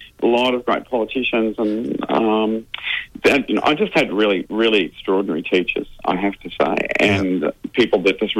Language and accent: English; Ripponlea, Victoria, Australia; I was born in Ripon Lee. I went to Ripon Lee Primary School.